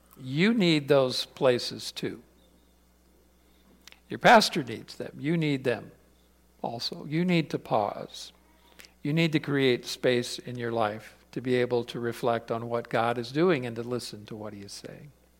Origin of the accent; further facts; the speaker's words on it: Florida, United States; I grew up in Florida, so it was back in my home area.